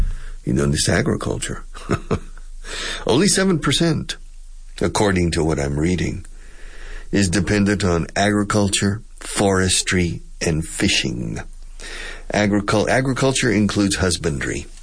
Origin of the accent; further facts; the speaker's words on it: Texas, United States; the best steak I have eaten in my life, and I'm from Texas, I grew up eating steaks.